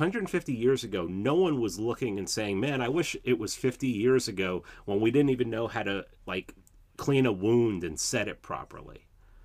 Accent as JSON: {"language": "English", "town": "Bronx", "region": "New York", "country": "United States", "tie": "born or raised there", "said": "even though I grew up in the South Bronx, and I had every black black Puerto Rican, Dominican, everybody around"}